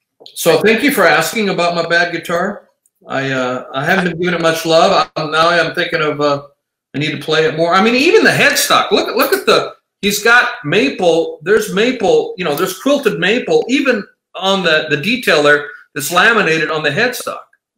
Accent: South Dakota, United States; he's from Minnesota, Hibbing, Minnesota, and I'm from South Dakota, so that's the next state over.

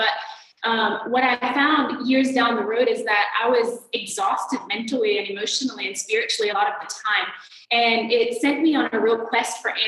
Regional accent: Athens, Attica, Greece; I'm from Athens. And I live here with my husband, Eric

